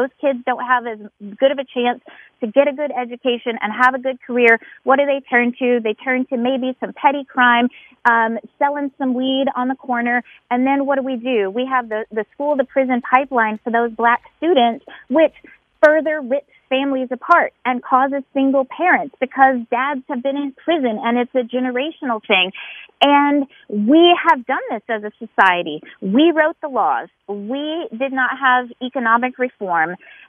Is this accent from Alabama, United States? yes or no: yes; Alabama, United States; also born or lived in Fort Leavenworth, United States / Lansing, United States; I grew up in Alabama. We, you know, shotguns in the back of the truck, going to school and all of that. I'm a military brat.